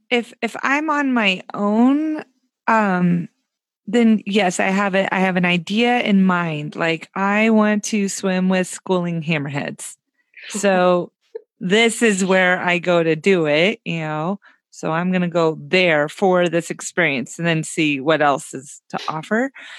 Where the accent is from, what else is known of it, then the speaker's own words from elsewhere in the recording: Tennessee, United States; also born or lived in Orlando, United States; now in Oregon, United States; Sure. I'm in Oregon in the United States, but I grew up in Tennessee, but I felt like I grew up, though, like as a human, an adult in Florida.